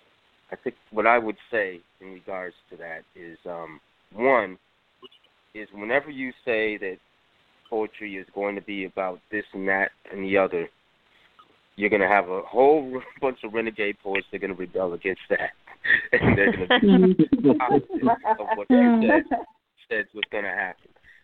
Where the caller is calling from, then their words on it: United States; I'm calling from the United States